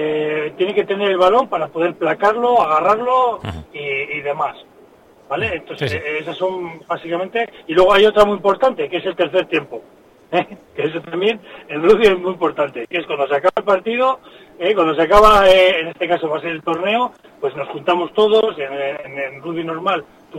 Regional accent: Santoña, Cantabria, Spain; yo soy de Santoña, pero sí, sí.

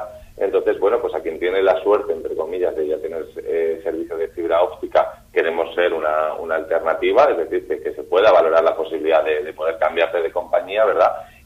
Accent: Cantabria, Spain; al final a mí como cántabro, ¿no?

